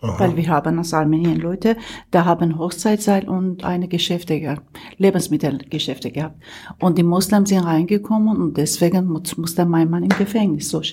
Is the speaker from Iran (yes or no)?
yes; Iran; born there; German is a second language; moved away; Wir waren reich, und ich bin in Iran geboren, aber ich bin eine Christin, Armenien.